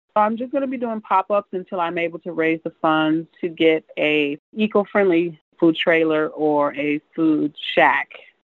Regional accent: California, United States; now in Boise, United States; I'm the owner of Vegan Soul in Boise, Idaho. I came from California.

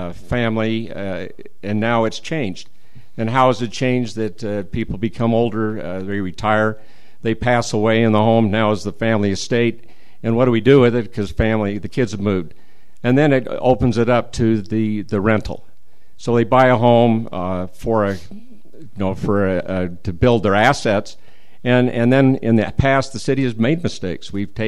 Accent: Logan, Utah, United States; I was born and raised in Logan and lived down below the university along the Boulevard area

